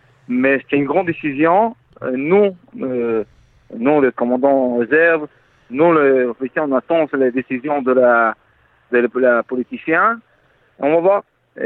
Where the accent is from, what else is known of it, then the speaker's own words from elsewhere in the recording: Israel; French is a second language; Moi, j'ai grandi en famille française qui sont fait l'Aliyah. Moi, j'ai grandi en Israël. C'est pour ça que je parle pas très bien français, mais je comprends.